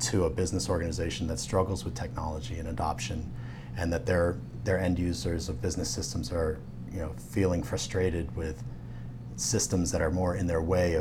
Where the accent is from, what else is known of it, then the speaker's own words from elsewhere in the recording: Tokyo, Japan; Because I grew up in Tokyo, even though I studied at the American School in Japan, and more or less grew up as an expatriate